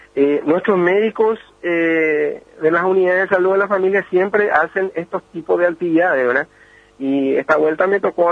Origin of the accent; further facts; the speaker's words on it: Puerto Antequera, San Pedro, Paraguay; permanentemente yo soy el que se queda, ¿verdad?, en mi pueblo, que es Puerto Antequera.